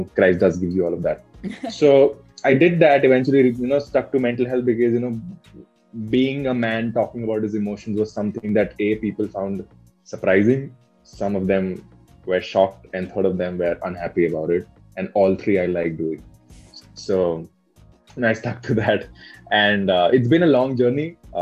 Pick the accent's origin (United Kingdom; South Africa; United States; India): India; Ranchi, Jharkhand; now in Bangalore, India; I am presently based in Bangalore. I am from Ranchi, Dhoni's place.